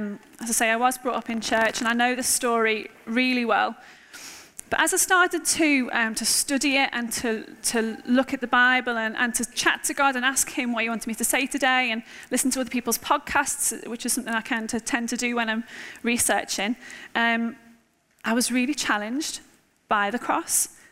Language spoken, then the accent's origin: English; Netherton, North West England, United Kingdom; also born or lived in Aintree / Maghull; now in Middlesbrough, United Kingdom; I was born in Netherton, just lived in Aintree just up the road for most of my life. Went to school in Netherton. I went to church in Netherton as a small child. We moved to McGull when I was 16.